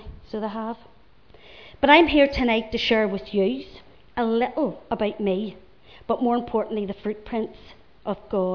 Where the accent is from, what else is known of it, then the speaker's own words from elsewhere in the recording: Belfast, Northern Ireland, United Kingdom; I was born in Belfast on the Crumlin Road. We lived with my granny until we got a wee house in Little Distillery Street.